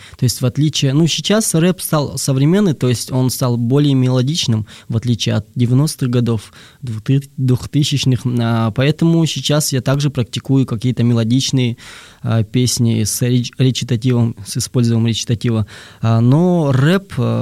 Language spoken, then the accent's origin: Russian; Kalmykia, Russia; Это было в Калмыкии, я родом из Калмыкии.